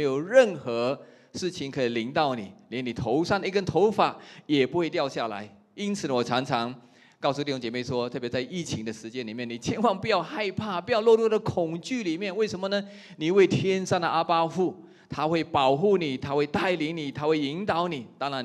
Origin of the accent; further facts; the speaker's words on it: Malaysia; 我在马来西亚是乡下长大的时候，我们是有五个房间的大房子哈，都是用木做的